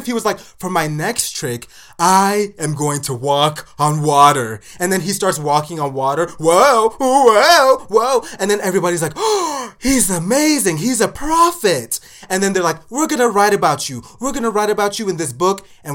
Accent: Nigeria; especially with us being Nigerian, I lost a tooth.

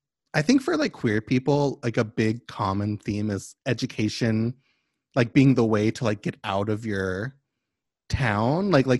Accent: Kentucky, United States; I'm from the South. I'm from Kentucky.

